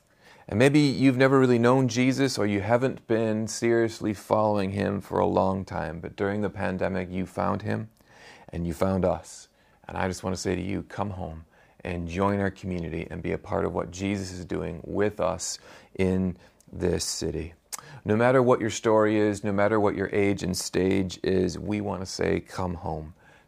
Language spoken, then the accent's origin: English; United States; moved away as an adult; Many of you will know I grew up in the United States and then came here as a young man and have spent the last 20-odd years building home here.